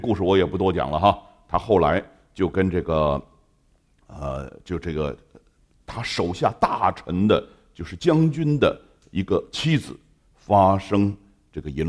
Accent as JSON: {"language": "Chinese", "country": "China", "said": "那个我们中国人读书就为当官的"}